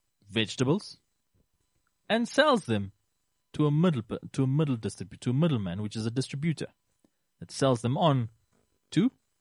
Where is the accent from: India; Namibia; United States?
Namibia; Rehoboth, Hardap; when I grew up in Rehoboth specifically